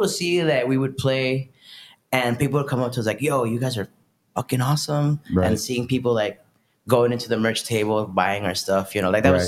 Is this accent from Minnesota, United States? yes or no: yes; Moorhead, Minnesota, United States; also born or lived in McAllen, United States; No, I was born here in McAllen. Mm-hmm. I was raised in Moorhead, Minnesota.